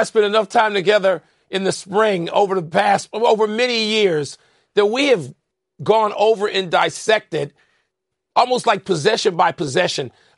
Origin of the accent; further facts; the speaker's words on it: Chicago, Illinois, United States; And so I, as a Chicagoan, as a neighbor, and a person who's understood the rivalry between the two places